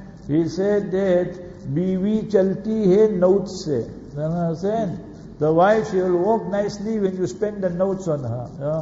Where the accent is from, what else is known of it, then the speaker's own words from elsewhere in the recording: South Africa; I said, Zafar, I'm from South Africa. I need somebody just to show me around.